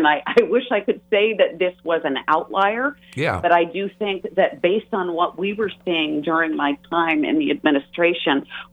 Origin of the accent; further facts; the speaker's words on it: Wisconsin, United States; And listen, I was born and raised in Wisconsin, so it wasn't like this when I was going to school.